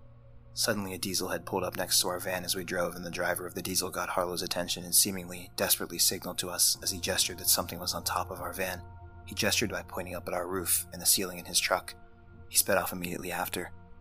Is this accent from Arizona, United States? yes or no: yes; Window Rock, Arizona, United States; I am a Navajo from Window Rock, Arizona, capital of the biggest tribe in the US.